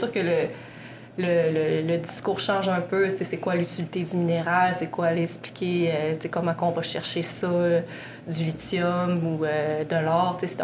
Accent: Quebec City, Quebec, Canada; Moi, je suis native de la ville de Québec.

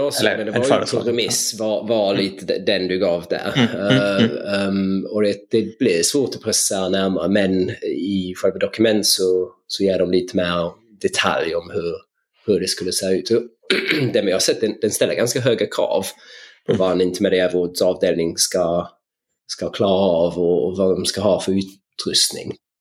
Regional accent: England, United Kingdom; Swedish is a second language; moved away as an adult; now in Lund, Sweden; Som ni hör, jag är från England. Jag flyttade hit för 6 år sedan, lite Brexit-utvandring, lite kärlek, en Tinder-date.

